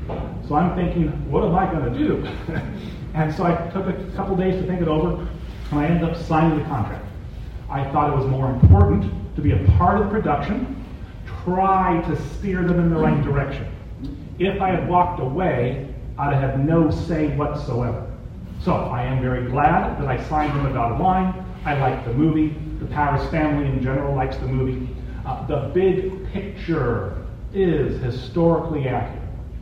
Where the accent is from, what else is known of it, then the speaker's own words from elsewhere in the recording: California, United States; So when I am growing up in Southern California, I'm aware that my father was shot down, imprisoned, and exchanged.